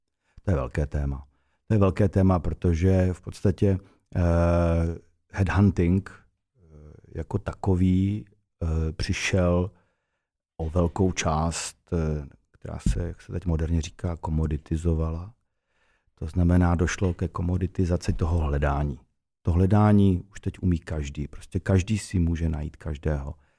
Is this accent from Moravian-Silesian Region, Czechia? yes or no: no; Brno, South Moravian Region, Czechia; To se tak u nás v Brně říká.